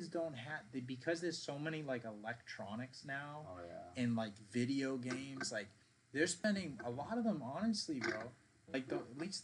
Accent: Everett, Massachusetts, United States; I was not into, like, Jordans, because that, where I'm from Everett, Mass.

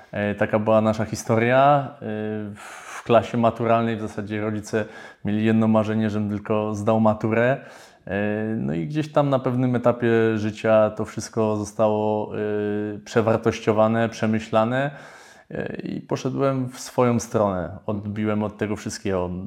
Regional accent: Kraków, Lesser Poland, Poland; W dzieciństwie, moje dzieciństwo, wychowałem się na krakowskim osiedlu w bloku

